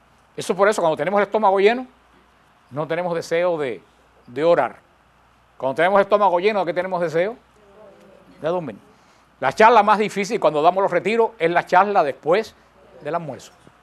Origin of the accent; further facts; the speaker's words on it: Cuba; Y yo en mi pueblo, en Cuba, y me imagino que muchos pueblos, yo notaba desde que era muchacho siempre eso